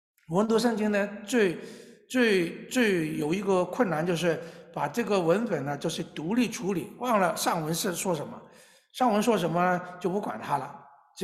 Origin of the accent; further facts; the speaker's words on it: China; 啊，我们中国人最爱吃。